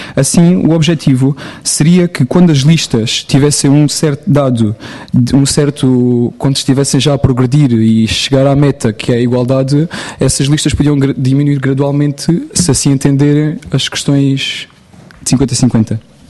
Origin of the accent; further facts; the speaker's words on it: Beja, Alentejo, Portugal; Sou do Círculo de Beja